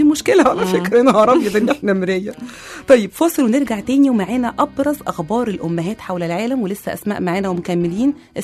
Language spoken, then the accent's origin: Arabic; Egypt; وبنصلح لبعض ونعدل لبعض، احنا مصريين اصلا